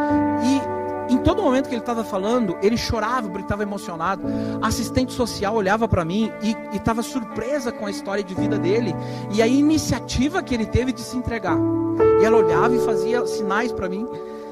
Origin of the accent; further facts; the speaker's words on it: Rio Grande do Sul, Brazil; eu que sou gaúcho macho, eu comecei a chorar